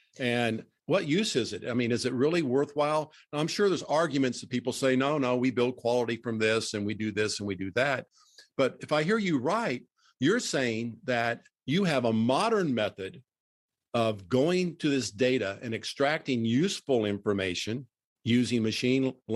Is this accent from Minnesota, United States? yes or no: no; Indianapolis, Indiana, United States; Today, we take our virtual podcast to the heartland of America, to my hometown of Indianapolis.